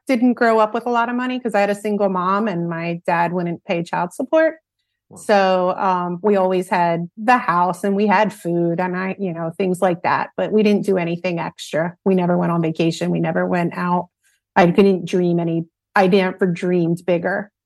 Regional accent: Philadelphia, Pennsylvania, United States; Philadelphia.

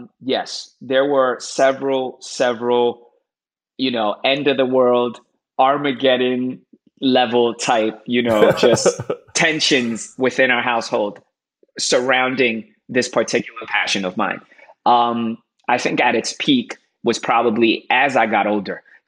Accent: Miami, Florida, United States; we were living in Miami at the time. I was born and raised in Miami. Shout out to all the Miami Yang Gang out there, right? All the Florida Yang Gang.

